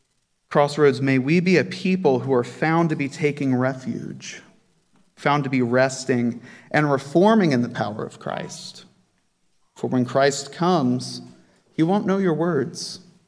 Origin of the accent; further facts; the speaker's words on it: United States; Although, as an American, I really do like that saying.